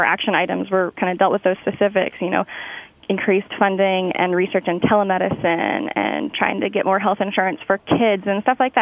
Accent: Chugiak, Alaska, United States; I was a delegate representing Chugiak, my hometown.

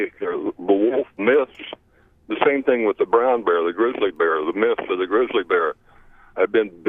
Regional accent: Pacific Northwest, United States; moved away; I'm really from the Pacific Northwest. I've been gone from there for 40 years

